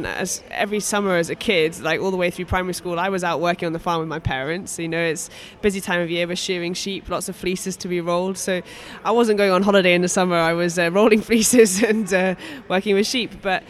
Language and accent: English; Luss, Scotland, United Kingdom; Rural is maybe an understatement. It is the middle of nowhere. I live at the top of Glen Luss, so on a sheep farm there. It's a hill farm, so it's quite remote.